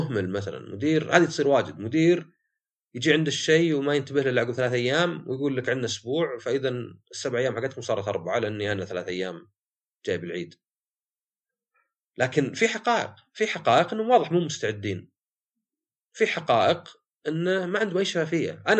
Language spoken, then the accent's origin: Arabic; Saudi Arabia; ويمكن هذه منتشرة عندنا في السعودية للأسف